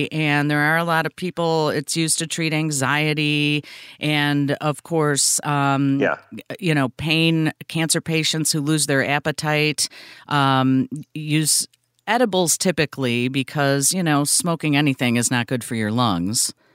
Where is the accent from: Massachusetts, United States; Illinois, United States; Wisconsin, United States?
Illinois, United States; Chicago; I always hated when I went on vacation and somebody said, hey, where are you from? Chicago.